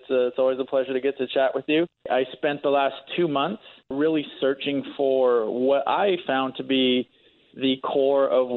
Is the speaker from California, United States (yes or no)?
yes; California, United States; So I spent the last 2 months going all through California, that's my home state